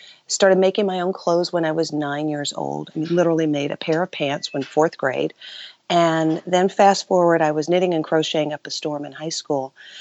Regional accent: Dalton, Georgia, United States; I grew up in Dalton, Georgia, and most of your listeners probably haven't heard of Dalton, Georgia

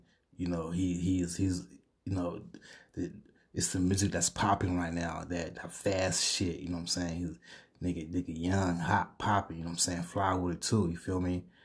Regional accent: San Diego, California, United States; I mean, I'm from San Diego, California, straight up. That's all day.

